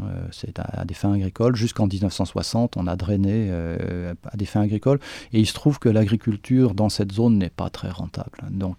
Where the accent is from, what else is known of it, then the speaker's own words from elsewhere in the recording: Normandy, France; born there; Vous savez, je suis né en Normandie.